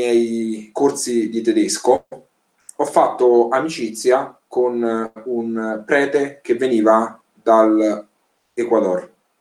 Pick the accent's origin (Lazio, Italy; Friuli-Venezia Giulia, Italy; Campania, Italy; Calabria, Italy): Lazio, Italy; Rome; accent: Roman; Vengo da una famiglia colta e quindi non parlo esclusivamente il dialetto di Roma, detto romanesco o romanaccio, ma ho un accento che al di fuori di Roma viene riconosciuto immediatamente in Italia, soprattutto al nord.